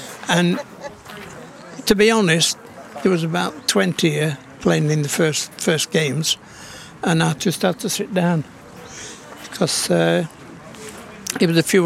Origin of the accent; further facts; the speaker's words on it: Bilsthorpe, East Midlands, United Kingdom; born there; I was born in Bilsthorpe. I went to the mine first at Bilsthorpe and then I went in the army, come back, bought a house in Rainworth in 71 and went back down the mine at Rufford here.